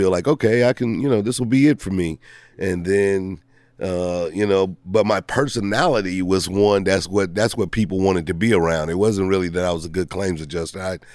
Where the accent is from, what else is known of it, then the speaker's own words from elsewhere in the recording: St. Louis, Missouri, United States; Because, like, again, I grew up in St. Louis, and you would only see people on television.